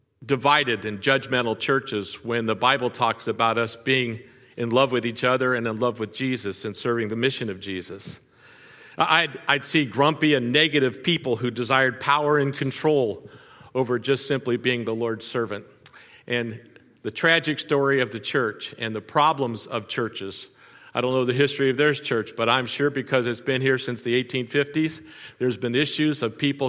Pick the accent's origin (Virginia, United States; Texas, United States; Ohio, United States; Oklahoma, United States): Ohio, United States; Mariemont; I grew up in Marymount, little town on the east side of town. It's where we grew up.